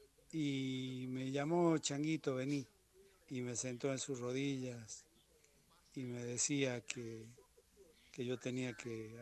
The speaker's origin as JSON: {"language": "Spanish", "town": "Carabunco", "region": "Jujuy", "country": "Argentina", "tie": "born or raised there", "moved": "yes", "lives_now": "Mexico", "said": "Yo nací en Carabunco, en Jujuy"}